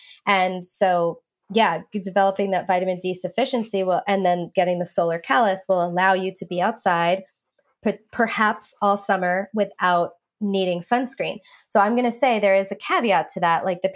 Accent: New York, United States; So I grew up in New York and I never used sunscreen as a kid. And I lived on Long Island. So we were 10 minutes away from a beach.

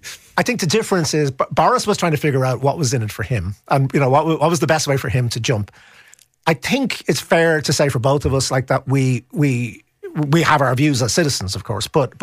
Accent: Ireland; as an Irish person.

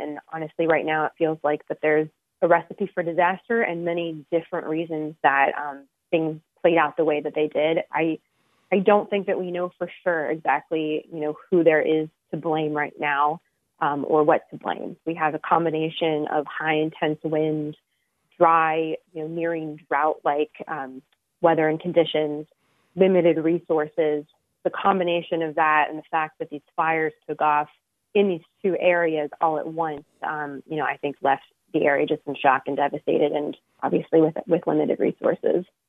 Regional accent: Altadena, California, United States; one in Altadena, my hometown, the other in the Pacific Palisades in Malibu area, which is more than 30 miles away.

